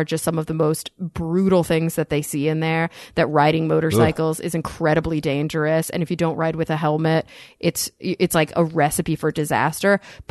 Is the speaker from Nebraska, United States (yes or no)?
no; Texas, United States; I think about growing up in Texas.